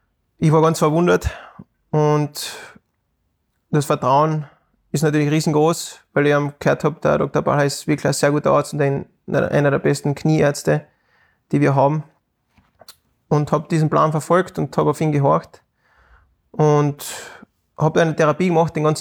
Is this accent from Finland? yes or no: no; Austria; ich war als Österreicher das fünfte Rad am Wagen, so quasi.